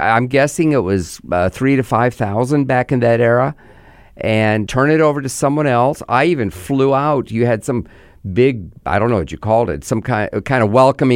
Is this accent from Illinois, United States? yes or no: no; Missouri, United States; In fact, I grew up in Missouri